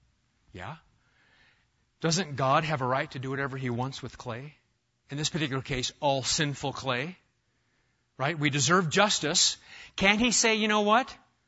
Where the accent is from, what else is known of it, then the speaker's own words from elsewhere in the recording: Omaha, Nebraska, United States; I remember growing up in Omaha, Nebraska